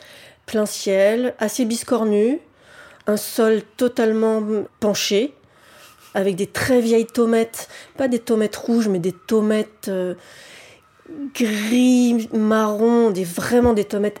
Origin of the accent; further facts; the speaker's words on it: Paris, Île-de-France, France; Parce que j'ai grandi à Paris, que c'est mon habitat naturel.